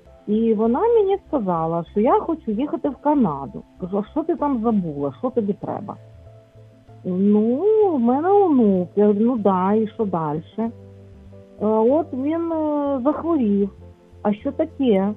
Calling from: Lviv, Lviv Oblast, Ukraine; Я зі Львова дзвоню.

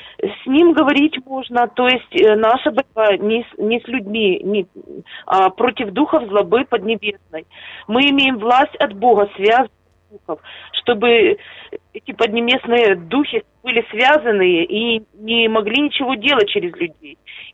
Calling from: Kyiv, Ukraine; Я з Києва.

